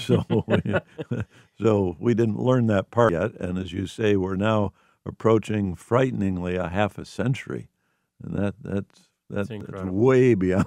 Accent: Saginaw, Michigan, United States; who was at the First Congregational Church in my hometown of Saginaw

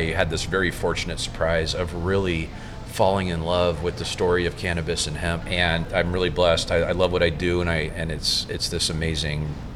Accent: California, United States; I grew up in California, fifth generation.

